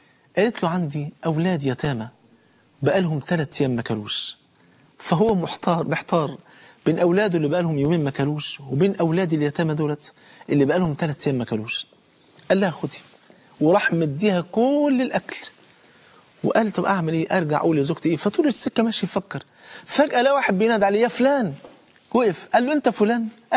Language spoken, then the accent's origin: Arabic; Egypt; كان في شاب من بلاد الصعيد عندنا في مصر، الكلام ده زمان